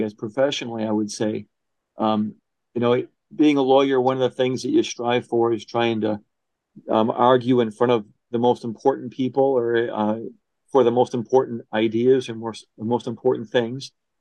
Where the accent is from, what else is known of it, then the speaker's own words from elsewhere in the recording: Milwaukee, Wisconsin, United States; I was born and raised in Milwaukee